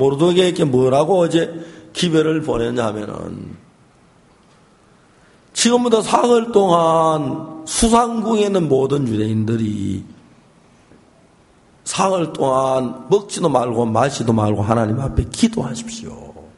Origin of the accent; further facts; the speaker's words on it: South Korea; 한국 남자들이 이상한 게 참 많아요. 저도 한국 남자입니다만은